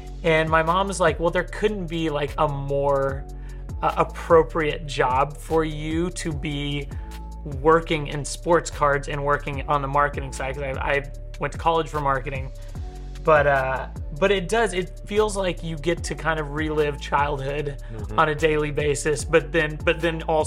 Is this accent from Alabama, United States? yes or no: no; Topeka, Kansas, United States; I'm a Topeka guy.